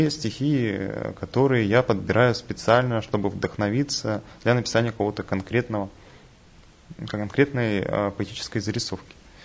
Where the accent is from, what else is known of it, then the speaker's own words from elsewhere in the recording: Angarsk, Irkutsk Oblast, Russia; Я из Иркутской области, город Ангарск.